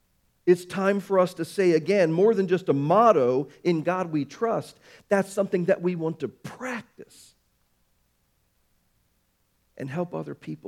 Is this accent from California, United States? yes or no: no; Baltimore, Maryland, United States; I grew up in Baltimore. I've taken many field trips as an elementary school student to Fort McHenry.